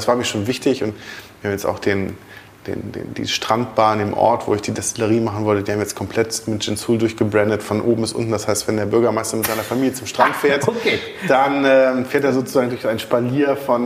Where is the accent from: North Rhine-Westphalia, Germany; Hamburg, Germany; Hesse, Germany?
Hamburg, Germany; born there; als echter geborener Hamburger